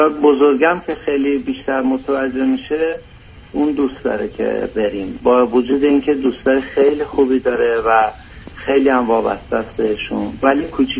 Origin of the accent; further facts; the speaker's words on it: Tehran, Tehran Province, Iran; ما بزرگ شده تهران هستیم و اون شرایط شهرهای بزرگ رو عادت داریم.